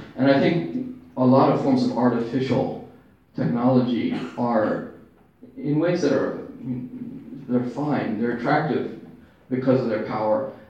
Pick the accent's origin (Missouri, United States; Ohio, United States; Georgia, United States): Georgia, United States; I grew up in Southeast Georgia, so there's stuff rotting everywhere, covered with kudzu, you know, farmhouses falling apart.